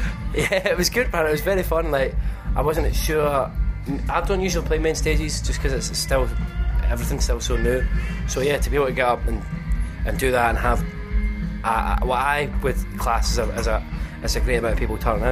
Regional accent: Glasgow, Scotland, United Kingdom; growing up in Glasgow and playing shows there was definitely used for that.

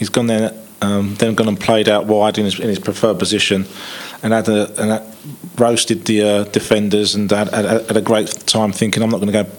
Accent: Dartford, South East England, United Kingdom; I grew up in Dartford, so that was the next town along.

